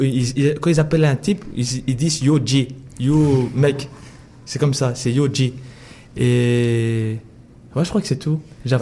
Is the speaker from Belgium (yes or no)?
yes; Brussels, Belgium; now in Canada; chez nous à Marbotin, il n'y a pas un centre de jeunes où il y aura des filles et des garçons.